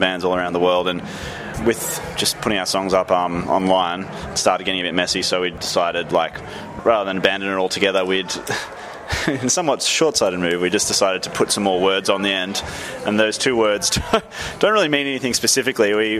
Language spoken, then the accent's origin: English; Melbourne, Victoria, Australia; we're from Melbourne, which is not really a surf city. Right. It's not a coastal city like, say, Sydney.